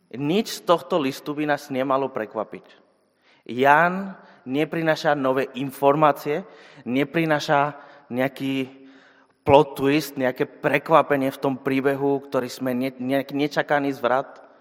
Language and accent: Slovak; Spain; Slovak is a second language; now in Žilina, Slovakia; ChatGPT vám bude oveľa lepším pomocníkom ako Španiel zo Žiliny.